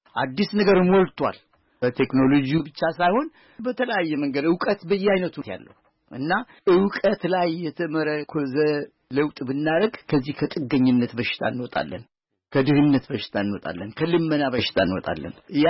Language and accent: Amharic; Harar, Harari Region, Ethiopia; ያደግኩት ሀረር ነው፣ የሀረር ልጅ ነኝ። እና ኦሮምኛም አማርኛም ቋንቋዎች እወዳቸዋለሁ፣ እጠቀምባቸዋለሁ፣ እናገራቸዋለሁ።